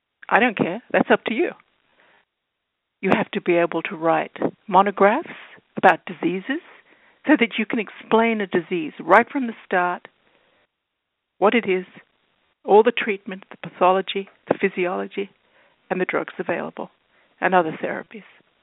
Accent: United Kingdom; accent: British; You hear my accent, it was British originally.

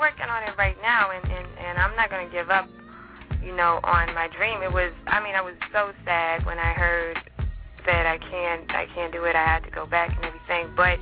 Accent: Amsterdam, North Holland, Netherlands; Yes, I was. Born and raised in Amsterdam.

